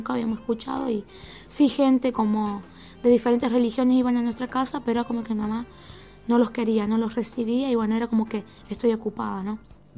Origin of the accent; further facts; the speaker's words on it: Córdoba, Argentina; soy de Córdoba, ¿no? Y bueno, soy de un barrio que se llama Malvinas, Argentina. Córdoba es un lugar muy lindo